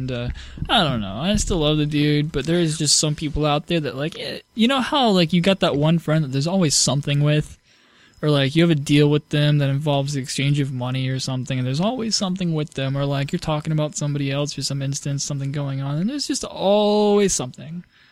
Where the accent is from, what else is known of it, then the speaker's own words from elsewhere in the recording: the South, United States; Well, see, I'm from the South, and I can say anything I want as long as it's followed by, but bless her heart.